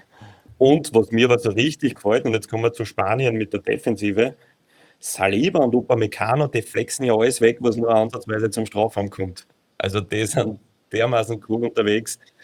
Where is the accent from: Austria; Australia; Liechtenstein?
Austria; Also da ist ähnlich wie bei uns in Österreich